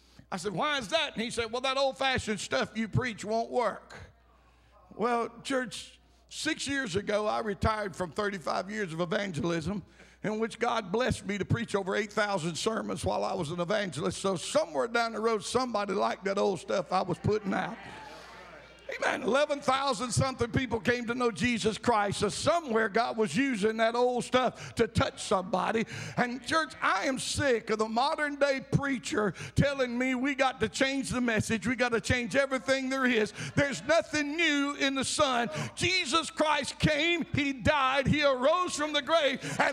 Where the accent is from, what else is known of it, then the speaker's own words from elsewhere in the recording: Alabama, United States; Now, since I was raised on the Sipsy Swamp, I know swamps.